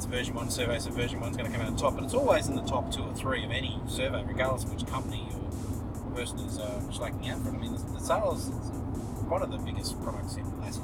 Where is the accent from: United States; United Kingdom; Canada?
Canada; I was from Canada